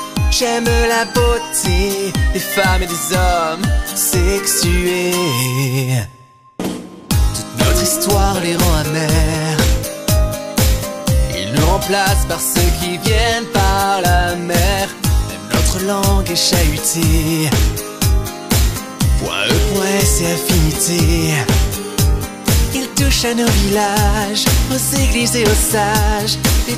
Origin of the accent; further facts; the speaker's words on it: France; Je suis un Français non